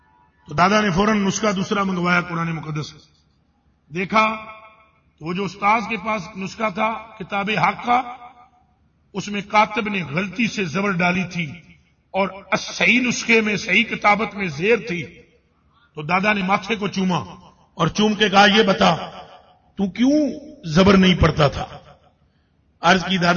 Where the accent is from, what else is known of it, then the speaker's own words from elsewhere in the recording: Punjab, Pakistan; تو میں چونکہ پنجاب سے تعلق رکھتا ہوں